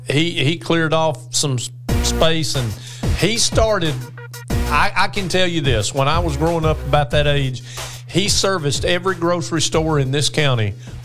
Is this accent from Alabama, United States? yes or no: yes; Childersburg, Alabama, United States; And growing up around Childersburg, there's somebody you probably remember.